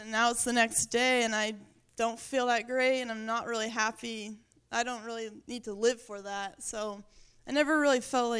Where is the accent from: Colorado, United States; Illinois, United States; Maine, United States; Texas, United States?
Maine, United States; Windham; So I grew up in Windham, Maine, which is like 6 miles that way.